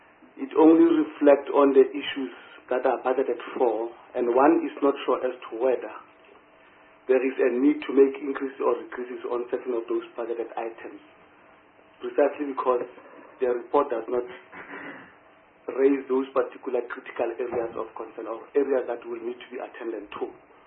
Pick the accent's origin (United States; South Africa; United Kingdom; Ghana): South Africa; North West; like in the province I come from Northwest